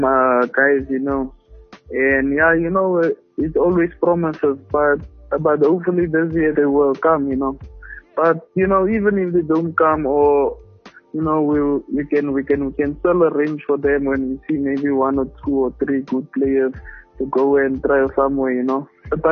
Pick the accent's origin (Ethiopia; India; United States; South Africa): South Africa; Klerksdorp, North West; Yeah, it's taking place in my hometown in Klerksdorp.